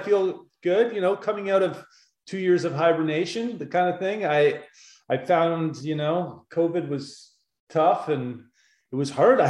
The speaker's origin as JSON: {"language": "English", "town": "Kingston", "region": "Ontario", "country": "Canada", "tie": "born or raised there", "said": "It was, I've told this story a few times, but, you know, it was very typical in regards to if you thought of, you know, being a kid growing up in the 80s, kind of, a lot of hockey."}